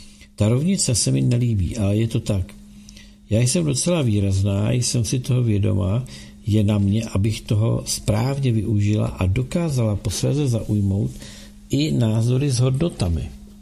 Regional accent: Georgia; se Rusko snažilo okupovat co největší část Gruzie, odkud pocházím, jak napovídá moje příjmení.

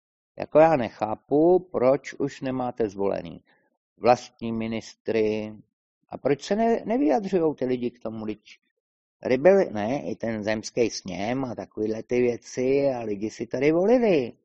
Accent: Moravia, Czechia; i když jsem Moravák, tak když řeknu moje země, tak myslím Československo.

